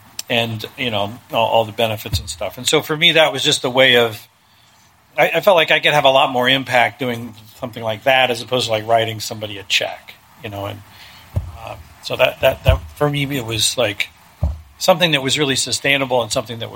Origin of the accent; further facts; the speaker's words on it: Ohio, United States; now in Chicago, United States; I am from the Midwest. I grew up here. I grew up in Ohio. I've been here since 1991 in Chicago.